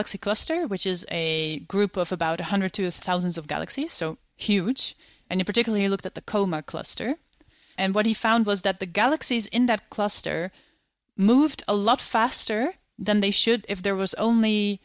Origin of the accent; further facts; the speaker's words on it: Netherlands; first language Dutch; English is a second language; Two fluently, Dutch, which is my mother tongue because I'm from the Netherlands, and English. I know a little bit of German and French